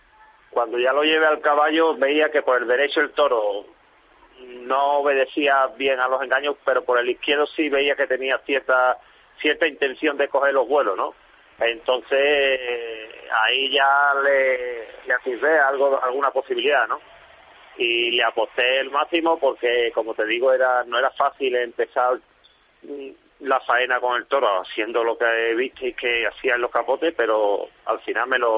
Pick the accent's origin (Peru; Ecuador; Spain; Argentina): Spain; Seville, Andalusia; Voy con la máxima responsabilidad y Sevilla, si cabe, pues aún más, porque es mi tierra, mi gente.